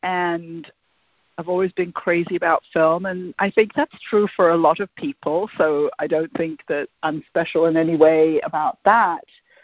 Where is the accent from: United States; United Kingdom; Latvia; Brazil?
United Kingdom; London; So I grew up in London